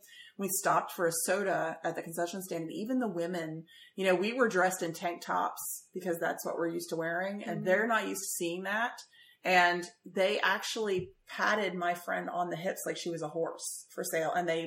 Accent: United States; And as an American, I just don't, we're just not used

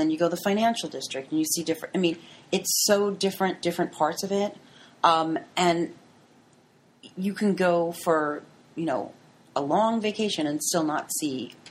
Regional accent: New York, United States; I grew up on Long Island and I lived in Queens, and Queens was not considered the city.

